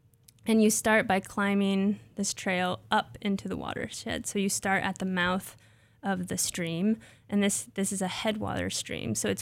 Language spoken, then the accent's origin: English; Nebraska, United States; And I grew up in Nebraska. I did my master's there, but worked in Ohio.